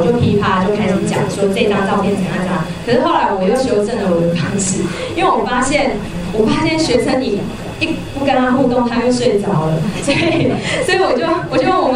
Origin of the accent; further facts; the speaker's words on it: Taiwan; 然后后来他知道我台湾人